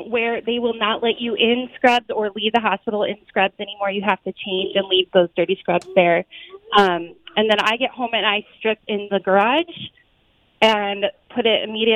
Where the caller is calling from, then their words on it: Phoenix, Arizona, United States; from Phoenix, Arizona.